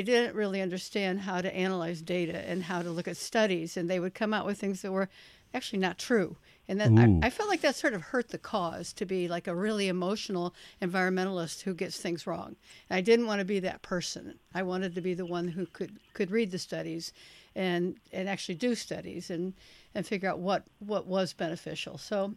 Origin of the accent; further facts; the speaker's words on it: St. Louis, Missouri, United States; I grew up in St. Louis, and I was actually an art major at Webster College and got a master's in teaching art. And I taught art for 20 years back in Missouri.